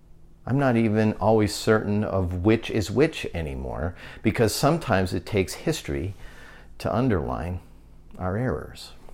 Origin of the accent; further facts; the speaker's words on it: United States; But my proudest moments as an American have been when I have seen this country be compassionate with its power